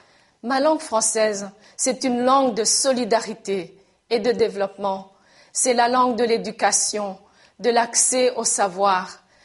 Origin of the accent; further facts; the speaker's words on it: Rwanda; first language Kinyarwanda; French is a second language; Pour moi, qui suis citoyenne du monde, profondément africaine et originaire de ce village nommé Rwanda, ma langue française vit et cohabite avec mes autres langues, ma langue maternelle et nationale, le Kinyarwanda, et mes autres langues de travail, l'anglais et le swahili.